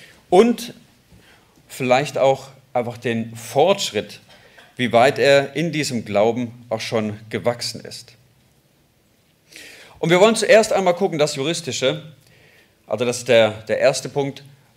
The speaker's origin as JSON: {"language": "German", "region": "Baden-Württemberg", "country": "Germany", "moved": "yes", "said": "Wir kommen eigentlich aus Baden-Württemberg und sind jetzt seit, ja, bald sind es 3 Jahre, im Sommer sind es 3 Jahre, jetzt hier oben in Schleswig-Holstein."}